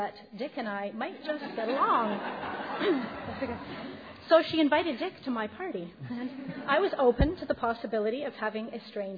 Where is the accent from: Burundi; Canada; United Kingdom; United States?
Canada; Vancouver, British Columbia; also born or lived in Northern Ontario; now in Victoria, Canada; after growing up in Vancouver, I followed many possibilities to live, work, and travel coast to coast to coast across Canada, including 5 years at an Outward Bound school in the wilderness of Northern Ontario, north of Thunder Bay, then ended up in Victoria in 2002.